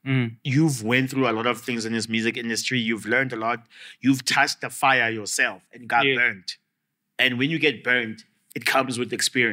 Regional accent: Alexandra, Gauteng, South Africa; I grew up in Alex, just saying to people. That's the real Alex.

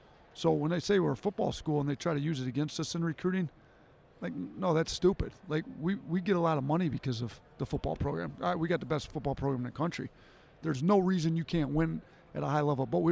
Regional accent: Wisconsin, United States; also born or lived in Detroit; you know, I grew up in Wisconsin, but I feel like I really made my name in coaching in Detroit at Romulus.

